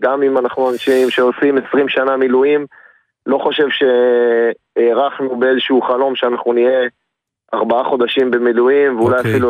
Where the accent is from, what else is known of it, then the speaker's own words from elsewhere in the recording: Northern District, Israel; אז אני דלת, אני מצפון הארץ.